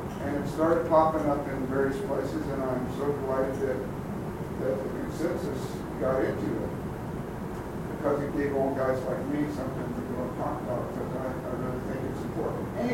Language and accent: English; Austin, Texas, United States; I'm from Austin, so I apologize.